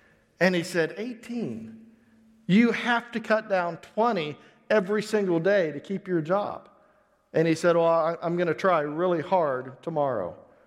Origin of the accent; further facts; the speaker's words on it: Missouri, United States; I'm a hillbilly from Missouri.